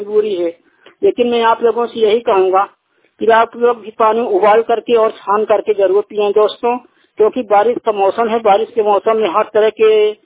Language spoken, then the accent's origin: Hindi; Raipura, Uttar Pradesh, India; मैं ग्राम रायपुरा जिला चित्रकूट का रहने वाला हूँ।